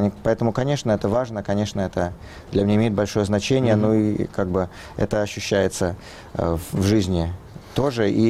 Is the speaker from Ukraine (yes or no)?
no; Moscow, Russia; Он, собственно говоря, вот переехал в Москву, вот с тех пор наша семья, мы москвичи